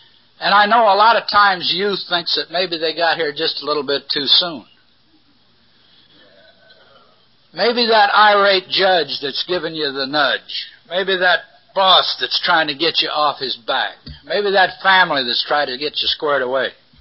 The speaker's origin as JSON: {"language": "English", "town": "Fort Collins", "region": "Colorado", "country": "United States", "tie": "born or raised there", "said": "I was born in Colorado, a little town called Fort Collins, just north of Denver. And I stayed clean all the way through high school."}